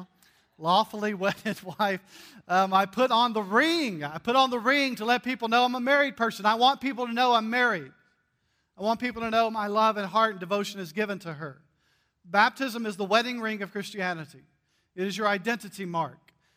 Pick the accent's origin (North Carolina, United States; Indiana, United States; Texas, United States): North Carolina, United States; now in Alabama, United States; because I grew up in North Carolina, so I'm a big Tar Heels fan, for those that don't know. And I know I live in Alabama, but that's just the way it is.